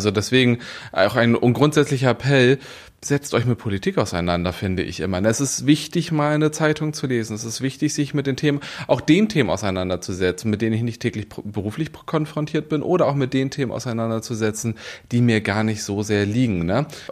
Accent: Schleswig-Holstein, Germany; ich komme aus Schleswig-Holstein.

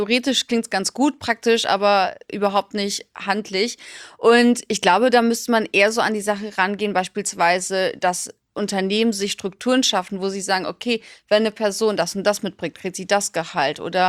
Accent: Munich, Bavaria, Germany; ich komme aus München

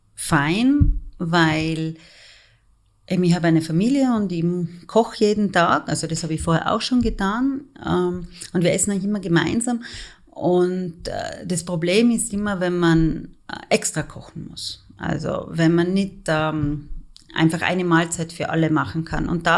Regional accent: Vorarlberg, Austria; Ich komme aus Vorarlberg, bin ungefähr 50 Jahre alt

